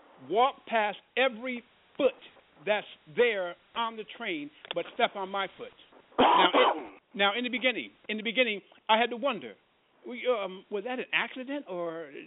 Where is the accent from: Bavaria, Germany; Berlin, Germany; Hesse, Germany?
Berlin, Germany; also born or lived in United States; being that I spent 10 years over there in Berlin, Germany, I consider myself having grown up in Germany. I tell myself and others that I grew up here in America, and I grew up in Germany. But I more so grew up in Germany than in here